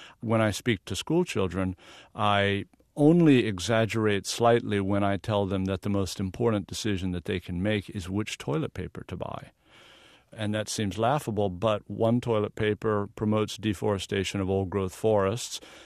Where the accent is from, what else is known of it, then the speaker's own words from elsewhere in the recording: the South, United States; accent: Southern; And I'm from the South, so in my best Southern accent, I said